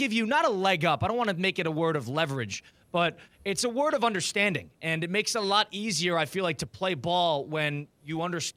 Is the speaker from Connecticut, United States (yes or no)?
yes; Connecticut, United States; Bill, I'm from Connecticut originally. I went to Wisconsin. I'm one of those East Coast guys that shift over to the Midwest.